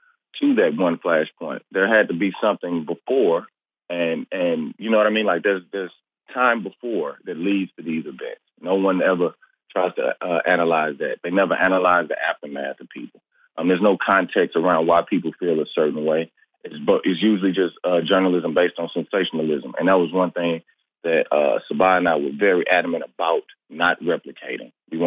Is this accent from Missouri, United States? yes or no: yes; St. Louis, Missouri, United States; I think I fall into that boat too. I'm from St. Louis, you know what I mean?